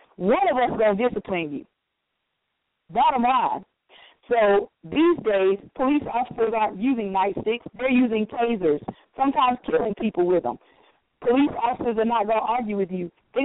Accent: Miami, Florida, United States; I am from Miami, and I was there during the Overtown riots.

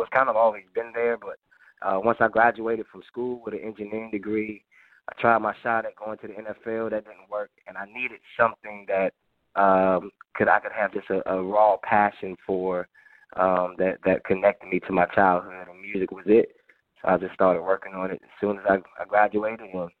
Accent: Hampton Roads, Virginia, United States; But for me, I grew up in Hampton Roads, Virginia, where I come from just a musical family, just a family of singers.

